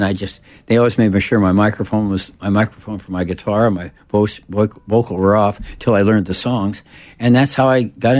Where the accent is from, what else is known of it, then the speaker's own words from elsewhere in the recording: South Dakota, United States; I'm new. I'm from South Dakota.